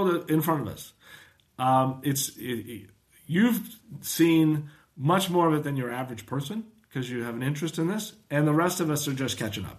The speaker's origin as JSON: {"language": "English", "town": "Seattle", "region": "Washington", "country": "United States", "said": "So I'm from Seattle, so east meets west there, right?"}